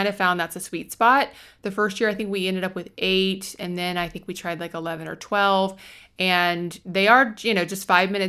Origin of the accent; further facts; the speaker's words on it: Jacksonville, Florida, United States; in Northeast Florida. I'm from Jacksonville. I love Jacksonville.